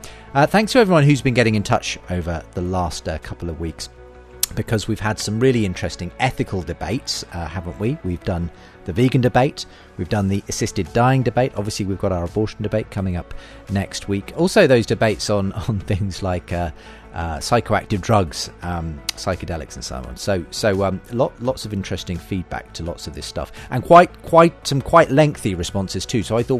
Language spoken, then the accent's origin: English; Queensland, Australia; I'm from Australia, so as one of your many international listeners.